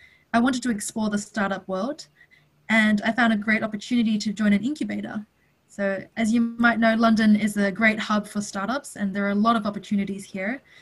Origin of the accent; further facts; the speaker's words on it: Australia; So I was born in Australia, but I was very lucky to grow up around great Chinese influences. We have a lot of extended family here too.